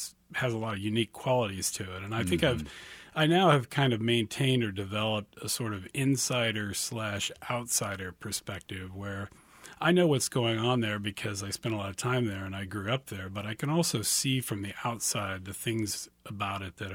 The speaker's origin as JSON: {"language": "English", "town": "Dodge City", "region": "Kansas", "country": "United States", "tie": "born or raised there", "said": "And I grew up in Dodge City, and with the exception of a couple of trips to Kansas City, maybe one to Dallas, one to Denver, I really didn't leave Western Kansas until I left to go to college."}